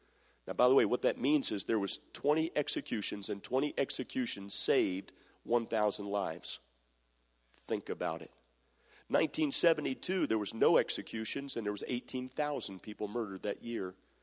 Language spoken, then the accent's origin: English; Maryland, United States; My home state, where I came from, the state of Maryland, practices the death penalty.